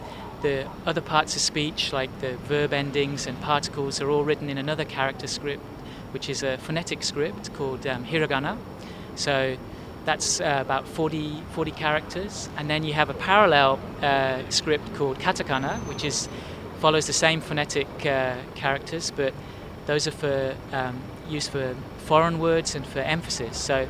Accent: England, United Kingdom; moved away as an adult; now in Japan; I'm from England originally, but I've been here since

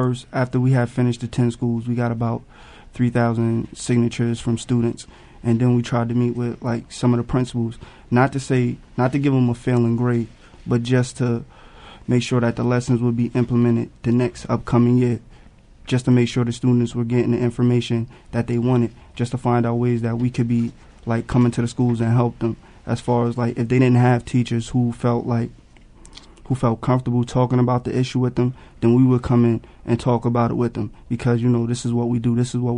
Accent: New York City, New York, United States; They wouldn't even accept me because of where I was coming from. I was coming from Harlem, so they was like, nah, we can't have you in here.

